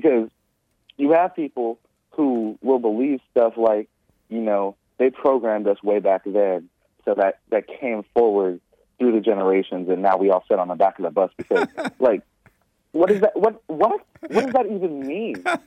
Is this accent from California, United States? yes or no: yes; California, United States; I'm from California.